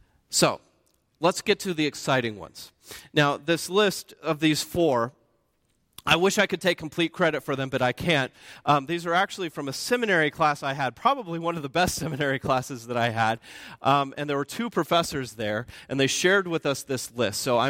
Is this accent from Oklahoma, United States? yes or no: yes; Oklahoma, United States; I grew up in Oklahoma.